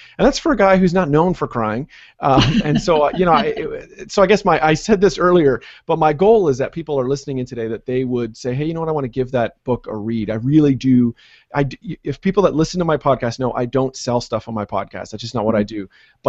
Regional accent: Canada; not just because I'm Canadian and I'm partial

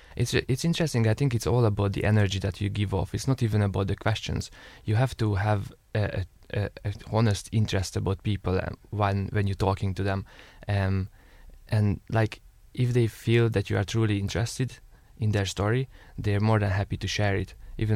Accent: Hungary; now in Dublin, Ireland; Well, I'm originally from Hungary. I came to Dublin about 10 years ago.

